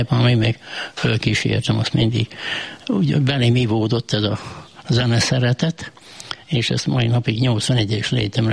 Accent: Dévaványa, Békés, Hungary; Igen, ezen részen születtem, itt volt a Dév nagyapámnak a tanyája

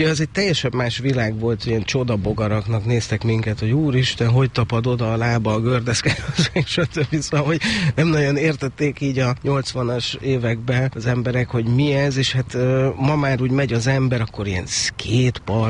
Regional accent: Budapest, Hungary; én egy nagyon pici, barátságos lakótelepen nőttem föl

